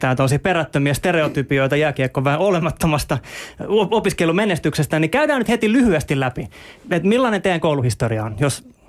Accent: Helsinki, Uusimaa, Finland; olen kasvanut Helsingin Kontulassa

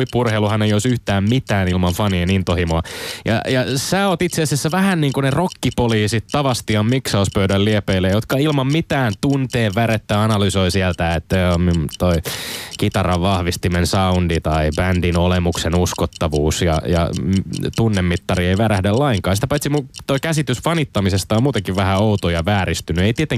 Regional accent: Helsinki, Uusimaa, Finland; Niin ylpeä ja iloinen siitä, että kotikaupunkini Helsingin historiallinen paikka Eurooppa-liigan lohkovaiheessa varmistui eilen iltana.

